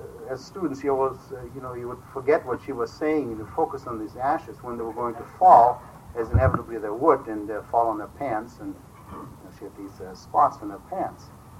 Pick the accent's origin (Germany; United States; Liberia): Germany; accent: German; English is a second language; He was to rid me of my German accent. He tried hard. Unsuccessfully, obviously.